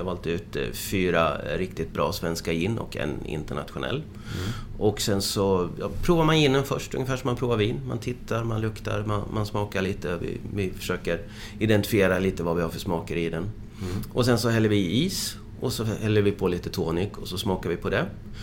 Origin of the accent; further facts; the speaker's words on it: Motala, Östergötland, Sweden; Så jag kom ju från Motala ursprungligen.